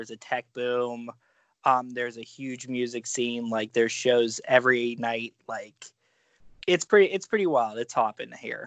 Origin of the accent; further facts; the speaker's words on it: Pittsburgh, Pennsylvania, United States; Oh, yeah. I was going to say I'm a lifer, so.